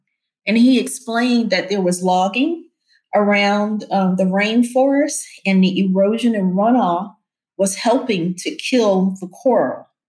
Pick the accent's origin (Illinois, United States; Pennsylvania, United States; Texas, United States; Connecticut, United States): Pennsylvania, United States; Philadelphia; the very polluted community I grew up in Philly, where people had high rates of asthma and all other kinds of diseases